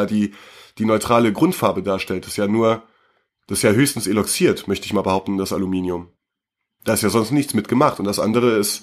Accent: Germany; müssen wir als Deutsche müssen wir da noch brachialer dagegen gehen

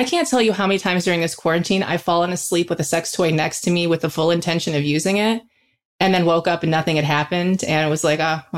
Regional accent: Midwest, United States; Like I didn't have parents, again, growing up in the Midwest

